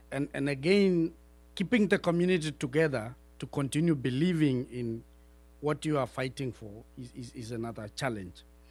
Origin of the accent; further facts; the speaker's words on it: Kenya; from Kenya, from the Ogier community.